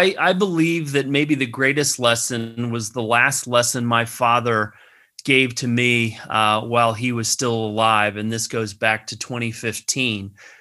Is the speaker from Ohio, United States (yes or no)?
yes; Cincinnati, Ohio, United States; the fact that I grew up in Cincinnati, Ohio. Cincinnati is the home of Procter & Gamble's world headquarters.